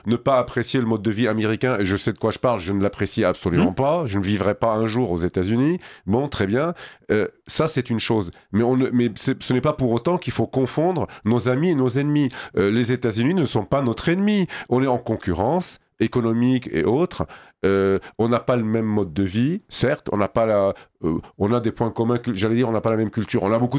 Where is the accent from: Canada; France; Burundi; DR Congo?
France; je peux vous assurer tous les Français, Dieu merci, nous sommes Français aussi, ne sont pas comme ça.